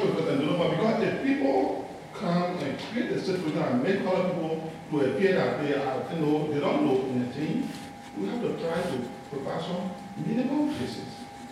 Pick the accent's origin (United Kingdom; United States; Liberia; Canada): Liberia; I want to say that I'm from Liberia. I guess I'm from Liberia. I was there when the situation started.